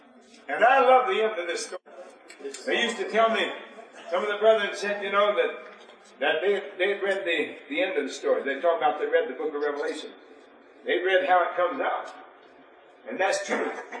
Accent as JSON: {"language": "English", "region": "Alabama", "country": "United States", "tie": "born or raised there", "said": "landed down there where I was raised in South Alabama."}